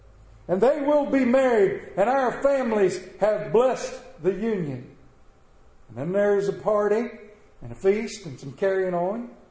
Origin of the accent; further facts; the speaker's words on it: Myersville, Maryland, United States; "Yes, I am. … from Myersville." "From Myersville, Maryland," he says. "Yes, that's me."